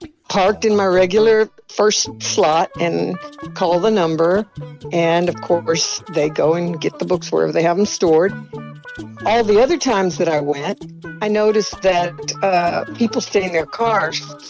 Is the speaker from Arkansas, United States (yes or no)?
no; San Antonio, Texas, United States; from San Antonio, Texas.